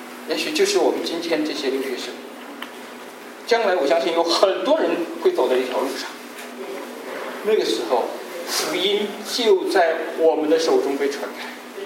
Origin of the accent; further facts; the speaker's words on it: China; 我们中国人是可以把生意做个世界上各个地方，即使有枪林弹雨我们都去做生意。